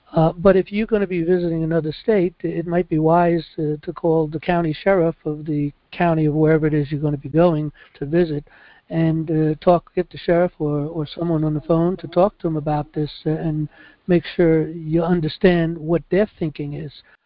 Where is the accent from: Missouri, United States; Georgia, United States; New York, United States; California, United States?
New York, United States; New York City; Look, I come from New York City. I know Trump.